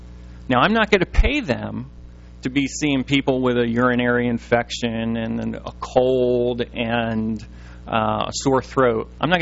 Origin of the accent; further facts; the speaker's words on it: New Jersey, United States; I'm from New Jersey. I didn't grow up in Minnesota.